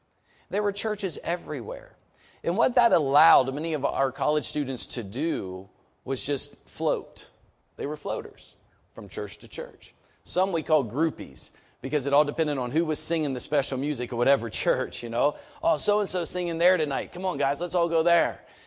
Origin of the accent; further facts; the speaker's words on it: Greensboro, North Carolina, United States; now in West Virginia, United States; I came to West Virginia from Greensboro, North Carolina. And there in Greensboro, North Carolina, we had a church on every corner.